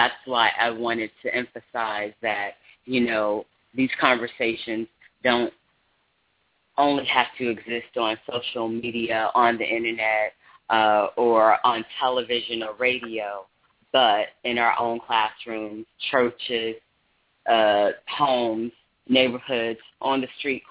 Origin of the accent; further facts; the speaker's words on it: Raleigh, North Carolina, United States; as a fellow North Carolinian, I'm from Raleigh, graduate of UNC Chapel Hill